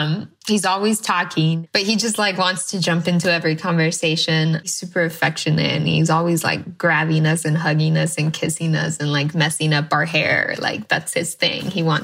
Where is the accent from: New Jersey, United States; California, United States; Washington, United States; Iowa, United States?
Washington, United States; also born or lived in Idaho, United States; I was born in Washington State, and my parents picked fruits and other crops like potatoes. We would move between Washington State and Idaho back and forth.